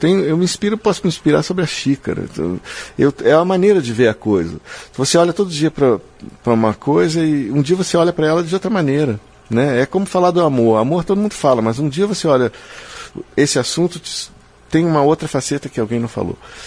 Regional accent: Rio Grande do Sul, Brazil; born there; eu fui patrono da Feira do Livro de uma cidade no interior do Rio Grande do Sul, onde eu nasci.

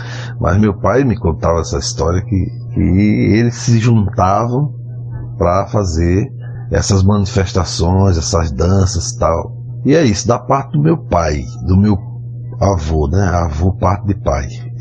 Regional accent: Macau, Rio Grande do Norte, Brazil; born there; Macau, que é a nossa cidade onde eu nasci

